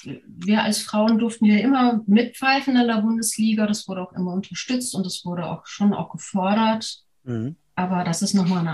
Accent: Vienna, Austria; born there; Ich bin eine gebürtige Wienerin, muss ich dazu sagen. Und nein, ich spreche hier kein Österreichisch. Das mache ich nur in Österreich.

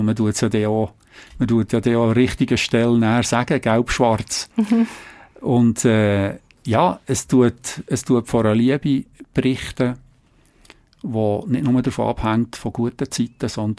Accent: Bern, Switzerland; Ich bin Berner, bin in Bern geboren, lebe in Bern

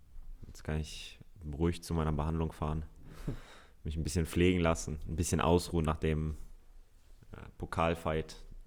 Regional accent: Hamburg, Germany; Ich bin Hamburger Jung

